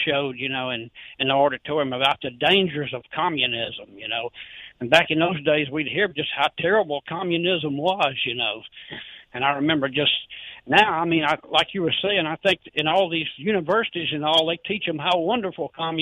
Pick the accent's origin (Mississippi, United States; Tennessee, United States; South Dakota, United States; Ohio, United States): Mississippi, United States; But I mean, I grew up in Mississippi back in the 60s, and I remember in the eighth grade class